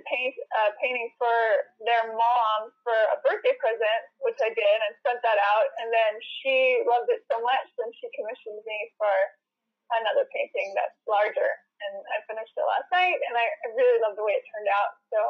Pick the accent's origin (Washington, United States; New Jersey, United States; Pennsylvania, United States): Washington, United States; Seattle; now in Nashville, United States; I grew up in Seattle. On the east side of Seattle, and moved to Nashville but I was making records as an artist in Seattle